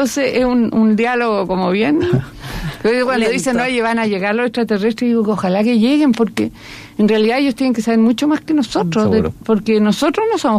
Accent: Chile; como chilena

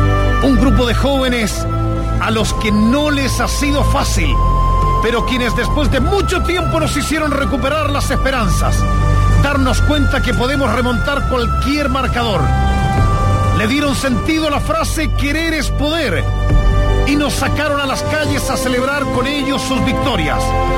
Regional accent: Chile; como un chileno más.

